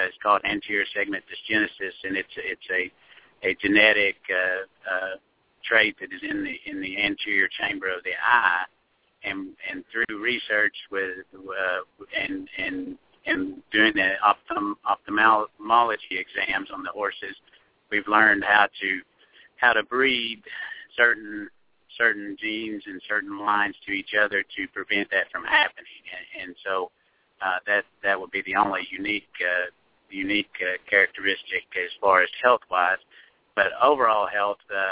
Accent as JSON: {"language": "English", "town": "Irvine", "region": "Kentucky", "country": "United States", "said": "I'm from Irvine, Kentucky originally, and one of the founding fathers of the breed was from Irvine"}